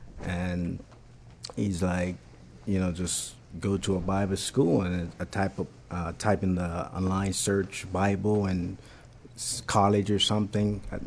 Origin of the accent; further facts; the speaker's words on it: Jamaica; moved away as an adult; now in United States; Born and raised in Jamaica, and I migrated